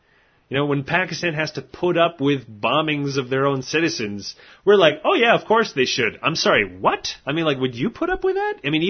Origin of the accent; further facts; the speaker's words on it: Canada; as a Canadian, it's like the border is there